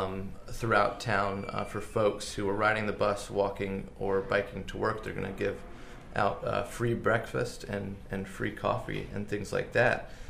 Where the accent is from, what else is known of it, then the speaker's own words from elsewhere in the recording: Asheville, North Carolina, United States; I always took this, growing up in Asheville